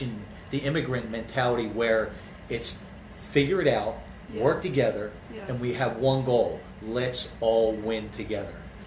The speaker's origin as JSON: {"language": "English", "region": "East Coast", "country": "United States", "said": "I'm from the East Coast."}